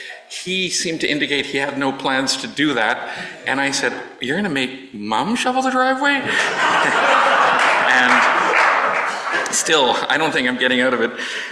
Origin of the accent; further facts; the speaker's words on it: Sudbury, Ontario, Canada; And I'm from Sudbury, as was established already.